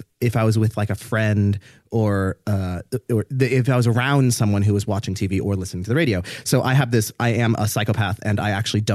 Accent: Seattle, Washington, United States; I'm also from Seattle. Okay.

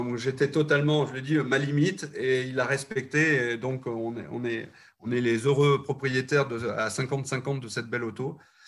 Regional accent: Saint-Céré, Occitanie, France; je suis originaire du Lot, de Saint-Céré, d'une petite bourgade qui s'appelle Saint-Céré dans le Lot, qui est à 50 km au sud de Brive.

